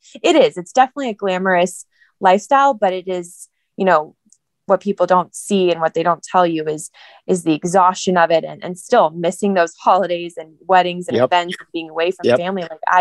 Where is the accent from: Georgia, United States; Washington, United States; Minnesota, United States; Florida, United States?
Georgia, United States; And they all know I'm from Georgia. So, you know, the Atlanta Braves winning the World Series, we were off that day.